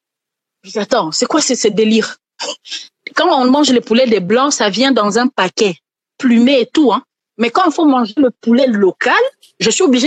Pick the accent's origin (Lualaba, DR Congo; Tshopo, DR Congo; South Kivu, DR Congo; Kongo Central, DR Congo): Tshopo, DR Congo; Kisangani; parce que j'ai grandi à Kisangani